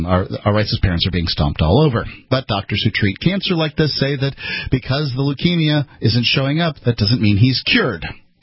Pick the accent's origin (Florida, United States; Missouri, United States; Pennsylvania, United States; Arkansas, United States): Florida, United States; Now, I'm from Manatee County, Florida, and I'm right there next door to Hillsborough